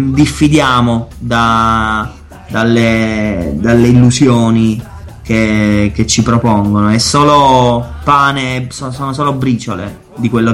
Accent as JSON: {"language": "Italian", "town": "Atri", "region": "Abruzzo", "country": "Italy", "said": "qua c'è un attore di Atri, appunto, del mio paese"}